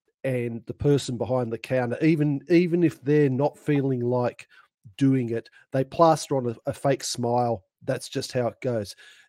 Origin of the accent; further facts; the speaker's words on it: Victoria, Australia; Yeah, I'm from Victoria, and as you know, I'm not sort of a policy wonk from you.